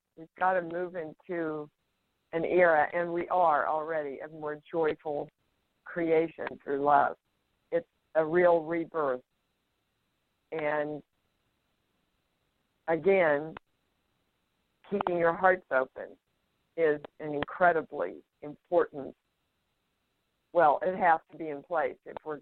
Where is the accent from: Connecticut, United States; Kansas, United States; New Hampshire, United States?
Kansas, United States; I ever since I was a kid from Kansas, just love the wind.